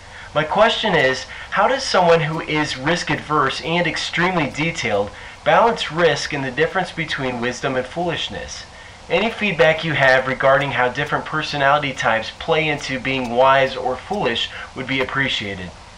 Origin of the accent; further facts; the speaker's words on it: Fort Wayne, Indiana, United States; I'm from Fort Wayne, Indiana.